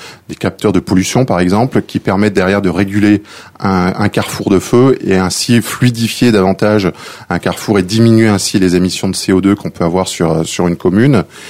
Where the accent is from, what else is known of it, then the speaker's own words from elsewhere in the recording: Clermont-Ferrand, Auvergne-Rhône-Alpes, France; je suis natif de Clermont-Ferrand, en Auvergne.